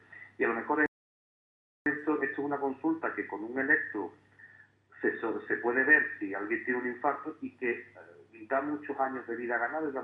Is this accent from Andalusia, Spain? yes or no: yes; Andalusia, Spain; para mí como andaluz me dan hasta vergüenza